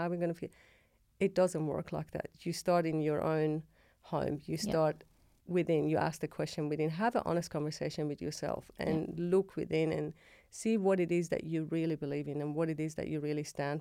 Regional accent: Iran; now in Australia; So back to the question about growing up in Iran. That was growing up.

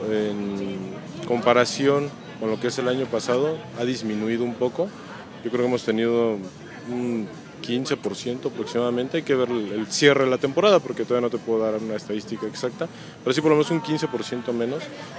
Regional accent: Querétaro, Mexico; queretanos, vale la pena que lo hagan, porque, bueno, inclusive somos de acá y no conocemos todo

